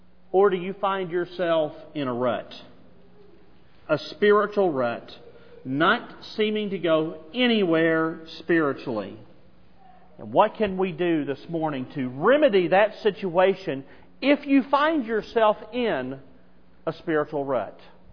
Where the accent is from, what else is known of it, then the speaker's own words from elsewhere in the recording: Arkansas, United States; Most of you who know me and are familiar with my history know that I grew up in Arkansas. And living up and growing up in Arkansas is unique, to say the least.